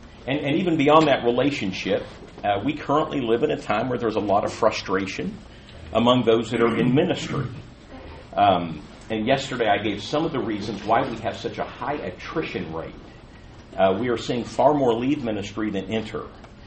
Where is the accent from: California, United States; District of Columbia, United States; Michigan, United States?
California, United States; San Diego; also born or lived in Austin, Texas; I was in Texas for almost 9 years in Austin, and have come back out to San Diego, my hometown, and very nice. Have been back in California.